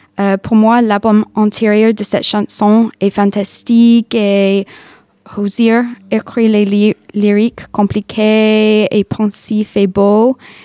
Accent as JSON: {"language": "French", "town": "St. Louis", "region": "Missouri", "country": "United States", "second_language": "French", "lives_now": "France", "said": "Et j'ai 25 ans et je viens de Saint Louis, Missouri, aux États-Unis."}